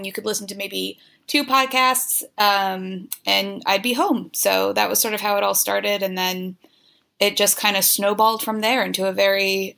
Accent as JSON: {"language": "English", "country": "United States", "tie": "born or raised there", "said": "But I had my first library job was part time and was down in my hometown, which is about 30 miles outside of New York City."}